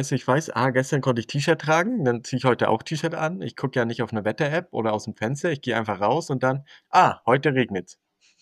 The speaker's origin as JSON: {"language": "German", "region": "Northern Germany", "country": "Germany", "said": "für mich als Norddeutscher"}